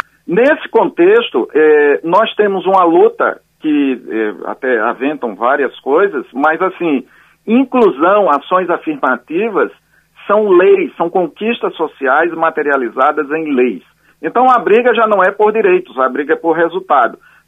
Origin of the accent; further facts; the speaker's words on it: Alagoas, Brazil; Eu sou natural de Alagoas